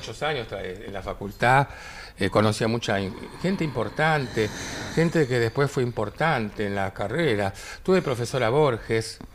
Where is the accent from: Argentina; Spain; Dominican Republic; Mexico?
Argentina; Buenos Aires; Pero me crié en Barracas, cerca del Parque de Sama.